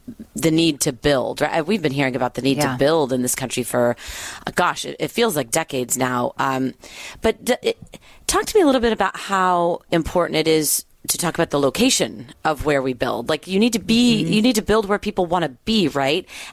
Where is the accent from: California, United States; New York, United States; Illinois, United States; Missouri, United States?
California, United States; Los Angeles; I'm from Los Angeles, and that seems to be like, anytime you see new construction, it's like, oh, these are going to be luxury units.